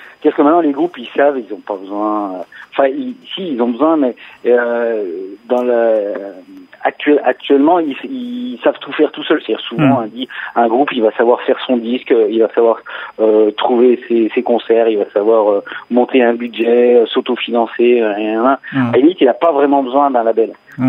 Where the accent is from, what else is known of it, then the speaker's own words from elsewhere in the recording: Nîmes, Occitanie, France; Ils sont de Nîmes. Ils sont de Nîmes. Je suis de Nîmes.